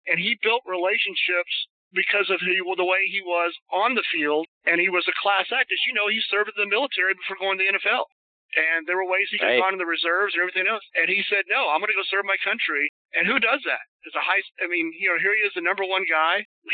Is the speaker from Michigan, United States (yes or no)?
no; San Antonio, Texas, United States; Well, I grew up in San Antonio, Texas